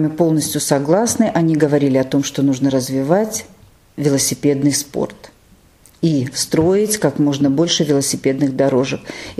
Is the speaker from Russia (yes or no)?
yes; Moscow, Russia; я всегда мечтала, чтобы и в моем родном городе тоже возник этот процесс